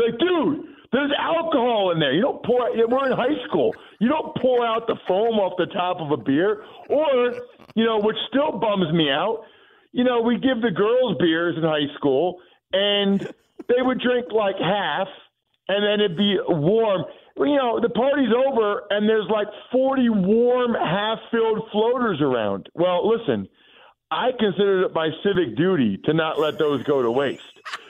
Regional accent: Reading, Pennsylvania, United States; so I was from Reading, Pennsylvania, way before I went to Princeton when I was 18 years old, right?

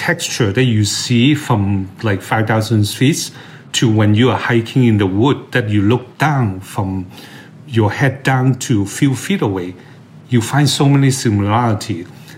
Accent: Hong Kong; I will say that, like, growing up in Hong Kong, San Francisco is a nature city

